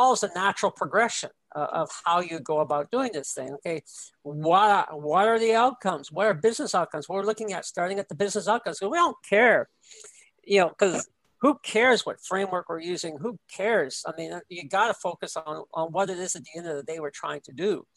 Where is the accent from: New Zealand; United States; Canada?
Canada; Not so much in my case, being Canadian